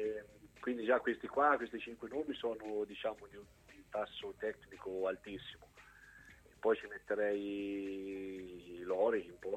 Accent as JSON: {"language": "Italian", "town": "Pergola", "region": "Marche", "country": "Italy", "said": "io sono di Pergola, quindi ci ho giocato, però non sono proprio della zona vicinissima, cioè sono vicino ma non proprio della zona in sé per sé"}